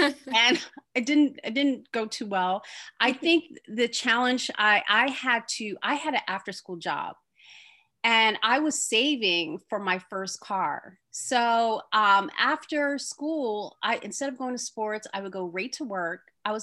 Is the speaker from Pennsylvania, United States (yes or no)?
no; Plainfield, New Jersey, United States; I grew up in Plainfield, New Jersey, which is like 10 to 15 minutes from the Mount.